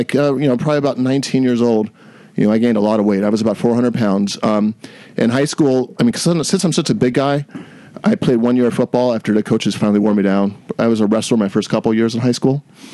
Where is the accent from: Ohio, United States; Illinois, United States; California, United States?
California, United States; San Clemente; also born or lived in Flushing, New York; I was born in Flushing, New York. I went to high school actually in San Clemente, California.